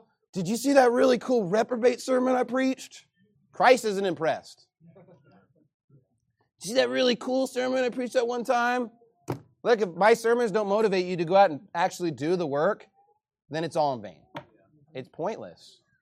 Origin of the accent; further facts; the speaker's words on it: Keller, Texas, United States; I was like, I'm from Dallas, you know. And I actually didn't even live in Dallas. I lived in Keller. I thought I lived in Dallas.